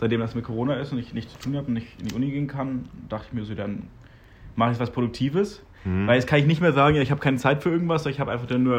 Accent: Germany; Aber als Europäer oder also als Deutscher kannst du den Unterschied nicht hören und nicht sprechen.

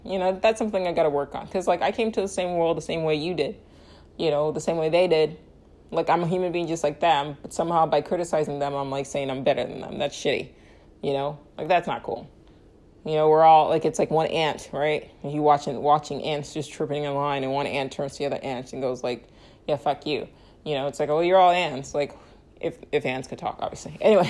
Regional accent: Lagos, Nigeria; because I grew up in West Nigeria and Lagos

